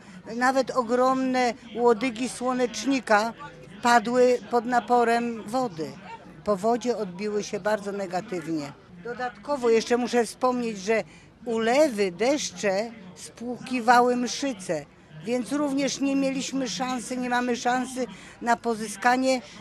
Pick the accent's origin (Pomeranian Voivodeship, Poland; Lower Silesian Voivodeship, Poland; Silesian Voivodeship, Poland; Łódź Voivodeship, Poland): Pomeranian Voivodeship, Poland; Pruszcz Gdański; Proszę państwa, ja jestem z Pruszcza, więc tutaj jakby troszeczkę ja prezentuję inny miód.